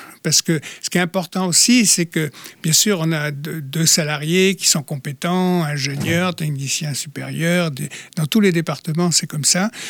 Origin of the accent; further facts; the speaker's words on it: Brittany, France; Moi, je ne vais pas aller dans le Cap parce que je suis du Nord Finistère